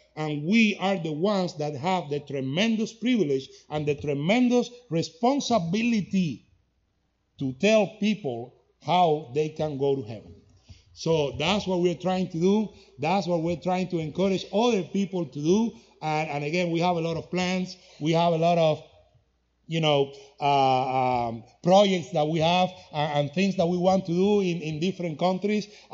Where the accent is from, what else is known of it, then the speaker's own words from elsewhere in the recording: England, United Kingdom; accent: English; now in Burlington, United States; So we are here in America, in Burlington, Kansas, with my heavy English accent, reaching out to Americans too.